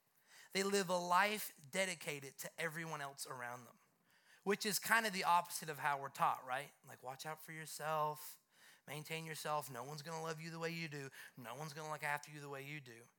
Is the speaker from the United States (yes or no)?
no; Canada; I'm originally from Canada.